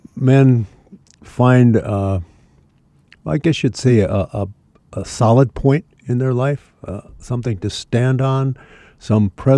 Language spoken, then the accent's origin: English; Superior, Wisconsin, United States; I grew up in Superior, Wisconsin. I went to high school at Campion Jesuit High School in Prairie du Chien.